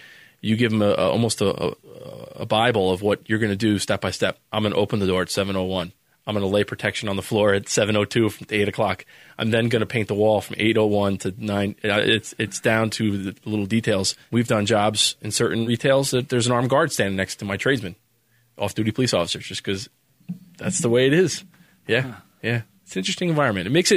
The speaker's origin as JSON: {"language": "English", "region": "New Jersey", "country": "United States", "said": "So I came from New Jersey, which was a primarily union work, to go down to Florida"}